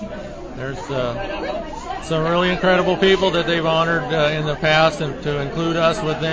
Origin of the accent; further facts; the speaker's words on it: Carrollton, United States; Well, I grew up here in Carrollton, went to college for 4 years, came back and worked at the Freeman Furniture Store for 30 years after that.